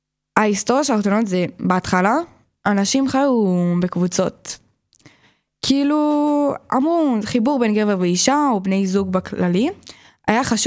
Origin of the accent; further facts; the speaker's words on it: Ra'anana, Central District, Israel; אני במקור מרעננה, אבא שלי גר בבני ברק כרגע, אני הייתי חרדיה